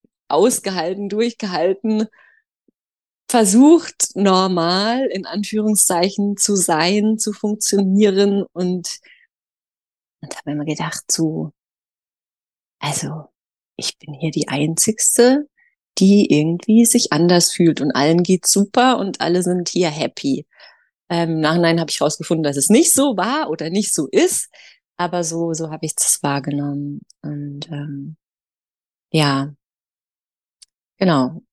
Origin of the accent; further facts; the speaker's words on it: Freiburg, Baden-Württemberg, Germany; born there; ich bin jetzt 46 Jahre. Ich wohne in Freiburg ich bin in Freiburg geboren.